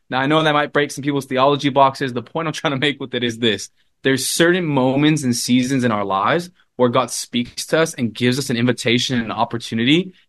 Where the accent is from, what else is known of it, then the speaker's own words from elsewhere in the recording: Los Angeles, California, United States; from Los Angeles where I grew up to school in San Diego